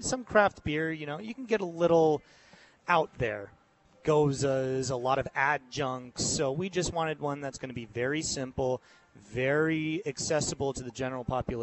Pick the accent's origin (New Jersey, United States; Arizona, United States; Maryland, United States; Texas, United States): Arizona, United States; Tucson; I'm from Tucson. I'm born and raised here. I'm second generation. I have a niece here now. So I got three generations of my family living in Tucson, which is pretty good for this city.